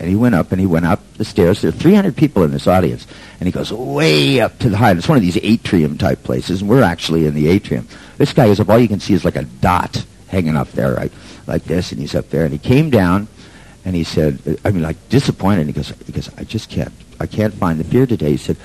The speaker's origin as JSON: {"language": "English", "town": "San Francisco", "region": "California", "country": "United States", "tie": "born or raised there", "said": "Well, see, I grew up in San Francisco, and driving is done there very differently."}